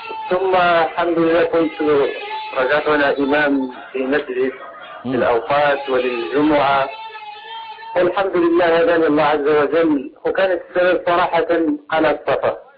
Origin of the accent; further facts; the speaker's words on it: Morocco; now in Granada, Spain; أنا بصراحة أنا كنت أنا من المغرب، وصراحة كنت أنا شيعية.